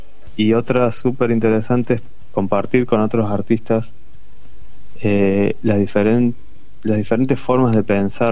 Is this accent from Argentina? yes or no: yes; Los Cóndores, Córdoba, Argentina; un regreso a mi pueblo natal, que es en Los Cóndores, en Córdoba.